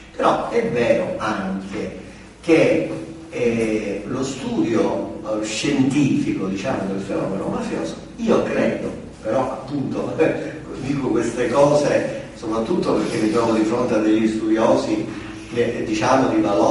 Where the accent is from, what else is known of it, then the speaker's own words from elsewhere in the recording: Sicily, Italy; ogni tanto mi interrogo se da siciliano non sarei stato obbligato a occuparmi di questo fenomeno sociale così importante per la nostra terra.